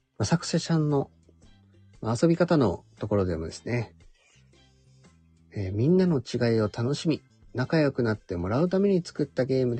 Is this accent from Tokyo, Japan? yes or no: no; Okinawa, Japan; 我々は、まあ、ウチナーンチュですので。